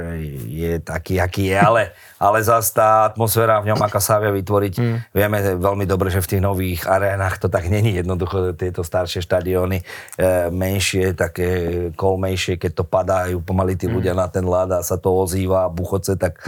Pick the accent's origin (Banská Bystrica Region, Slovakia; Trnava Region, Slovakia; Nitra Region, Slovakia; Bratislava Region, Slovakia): Nitra Region, Slovakia; Nitra; Ale tak ja som z Nitry, mám k tomu vzťah